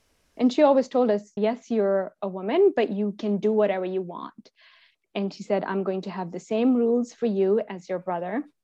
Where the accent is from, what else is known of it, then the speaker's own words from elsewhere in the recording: Pakistan; I mean, I grew up in Pakistan and always had this desire to travel